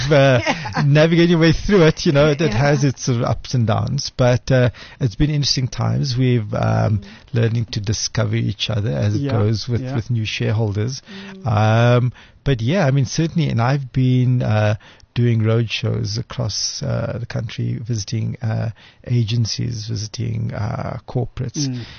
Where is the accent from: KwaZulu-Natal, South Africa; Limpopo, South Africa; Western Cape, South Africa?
Western Cape, South Africa; Cape Town; I grew up in Cape Town, in Athlone, heart of Cape Town.